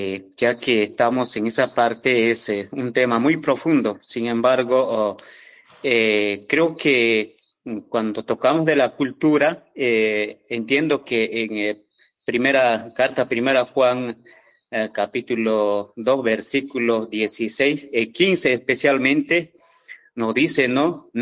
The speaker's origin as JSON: {"language": "Spanish", "country": "Bolivia", "said": "Mire, yo soy de Bolivia y allá hay muchas culturas en realidad"}